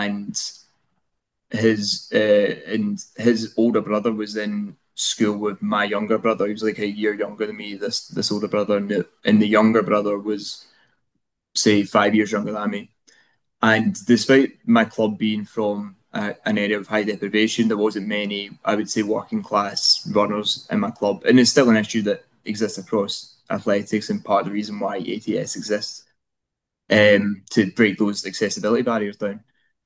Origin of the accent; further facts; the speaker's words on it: Greenock, Scotland, United Kingdom; I come from Greenock, and Greenock's a high area of deprivation. It's got a very high area of deprivation.